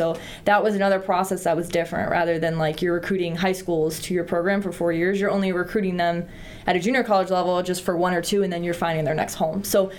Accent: Los Angeles, California, United States; moved away as an adult; I'm from Los Angeles, but I had left when I was 18.

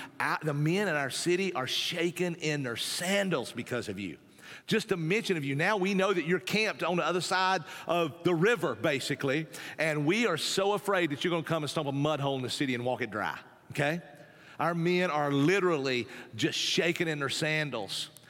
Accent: Tennessee, United States; You know, I grew up in the mountains. I'm an Appalachian boy. I grew up in East Tennessee.

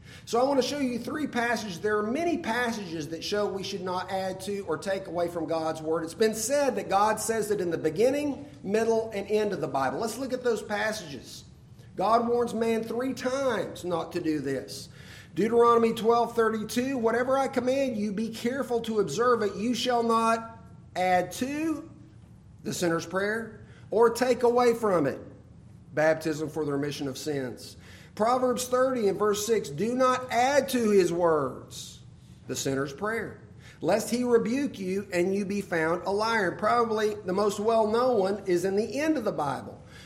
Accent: Alabama, United States; Interestingly, so my home state, Alabama

